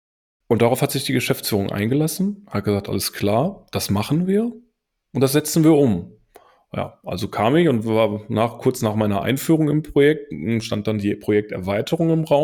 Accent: North Rhine-Westphalia, Germany; wirklich, ich komme aus dem Pott.

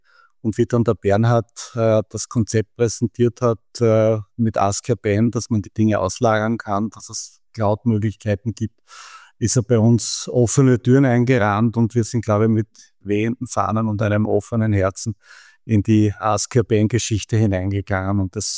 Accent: Styria, Austria; now in Vienna, Austria; Ich komme aus der Steiermark, bin schon seit vielen, vielen Jahren in Wien. Hab zwei Herzen in meiner Brust. Einerseits bin ich natürlich schon ein Wiener geworden, aber ein grünes Herz der Steiermark steckt noch immer in mir.

